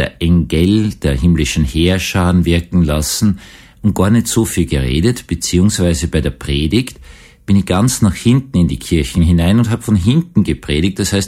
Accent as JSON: {"language": "German", "region": "Vienna", "country": "Austria", "tie": "born or raised there", "said": "als Jugendlicher noch erlebt, dass einmal eine komplett betrunkene Familie in meiner Heimatgemeinde in Wien-Gumpendorf in der Kirche angefangen hat, Fangen zu spielen."}